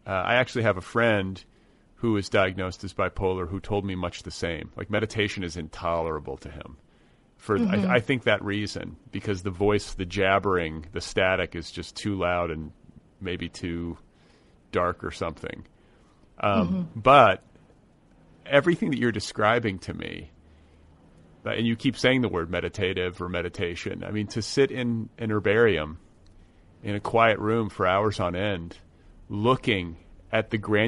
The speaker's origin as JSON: {"language": "English", "region": "Midwest", "country": "United States", "tie": "born or raised there", "said": "I grew up in the Midwest. Do we have snapdragons in the Midwest? I don't even know."}